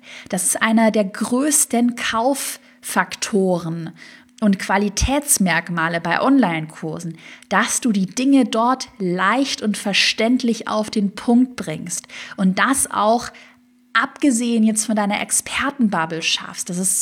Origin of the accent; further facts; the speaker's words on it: Baden-Württemberg, Germany; ich komme ja aus dem Schwabenland